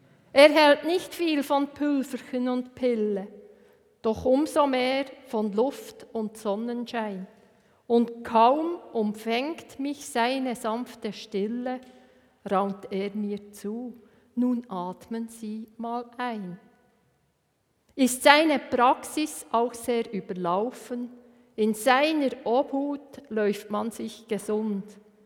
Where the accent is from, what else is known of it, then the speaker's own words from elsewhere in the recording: Bern, Switzerland; weil als Berner Oberländer, ja, bin ich das etwa gewohnt.